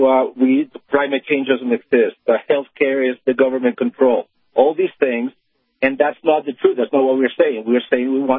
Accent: Colombia; I'm from Colombia.

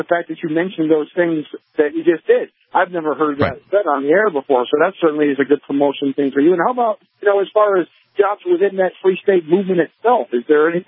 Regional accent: Connecticut, United States; moved away as an adult; now in North Carolina, United States; I'm 55 years old. I'm from Connecticut originally. Moved down here to North Carolina about 20 years ago

